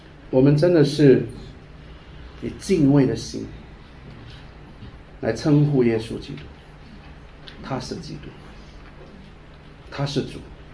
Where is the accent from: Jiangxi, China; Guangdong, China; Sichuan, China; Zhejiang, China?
Sichuan, China; 甚至到了最后连老爸都不叫了，我们四川人叫老汉儿